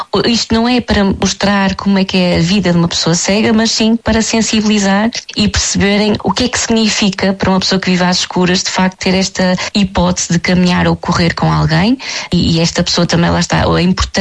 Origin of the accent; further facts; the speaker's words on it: Porto, Portugal; Eu fiquei cega aos 36 anos, eu sou do Porto